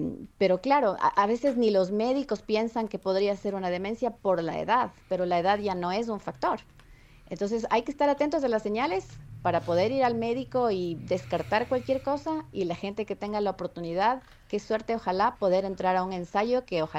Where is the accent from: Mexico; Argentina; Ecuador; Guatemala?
Ecuador; Sí, yo soy ecuatoriana